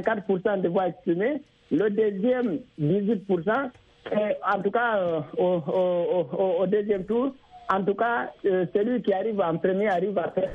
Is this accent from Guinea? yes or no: yes; Guinea; la Guinée, mon pays d'origine